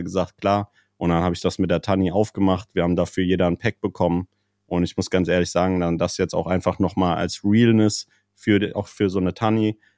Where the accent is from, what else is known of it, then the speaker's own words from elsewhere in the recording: Frankfurt, Hesse, Germany; ja, ich bin auch Frankfurter